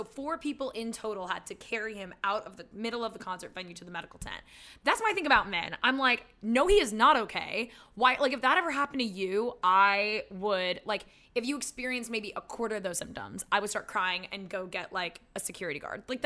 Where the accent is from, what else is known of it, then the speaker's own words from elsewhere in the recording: United Kingdom; accent: British; I don't mean to be offensive with my British accent.